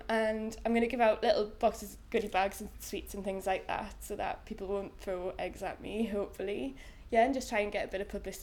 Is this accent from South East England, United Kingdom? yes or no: no; Newcastle upon Tyne, North East England, United Kingdom; I'm 26 and I come from Newcastle upon Tyne.